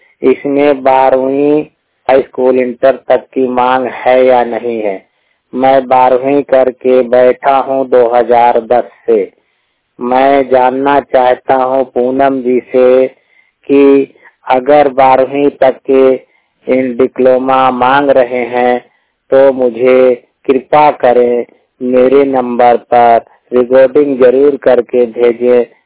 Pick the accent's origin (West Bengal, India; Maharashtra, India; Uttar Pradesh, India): Uttar Pradesh, India; Pahadpur; ग्राम पहाड़पुर सुधवर चाहल कौशाम्बी उत्तर प्रदेश के निवासी हूँ।